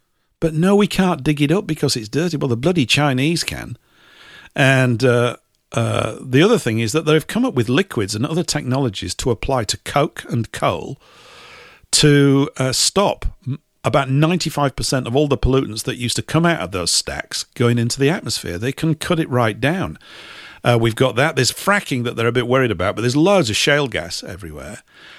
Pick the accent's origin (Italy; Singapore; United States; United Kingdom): United Kingdom; Leeds, Yorkshire and the Humber; something that came from my hometown, I think from Leeds